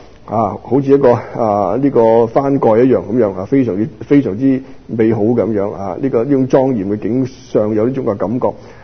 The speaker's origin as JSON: {"language": "Cantonese", "region": "Guangdong", "country": "China", "said": "我們廣東人俗語講得到喊三聲"}